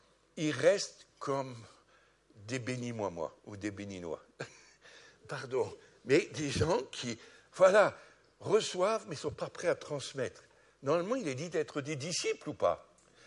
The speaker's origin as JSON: {"language": "French", "country": "France", "said": "Je suis français, je vous promets, je vous l'ai dit, je suis français."}